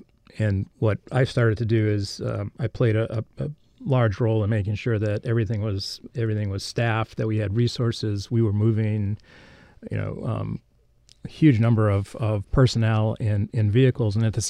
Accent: Reading, Massachusetts, United States; So I grew up right outside of Boston, mm-hmm. in a suburb called Reading. So I'm born and bred a Boston guy.

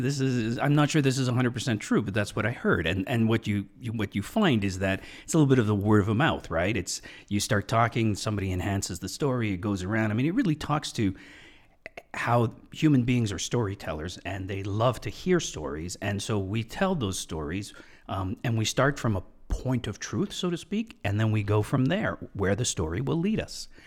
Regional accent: Quebec, Canada; I grew up in Quebec.

